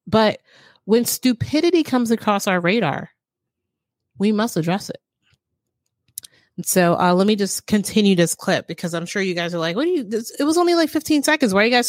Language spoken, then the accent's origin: English; United States; both my parents were Haitian. They came to this country and I was born here. So I am American. That doesn't make me, I'm a Haitian American.